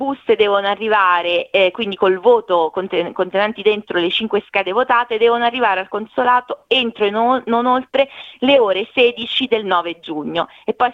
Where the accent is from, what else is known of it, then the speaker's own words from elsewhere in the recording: Ascoli Piceno, Marche, Italy; loro come me sono di Ascoli Piceno